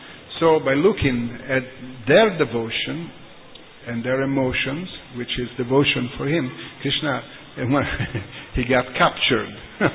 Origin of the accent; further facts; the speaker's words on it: Italy; I'm from Italy, and then I also went there.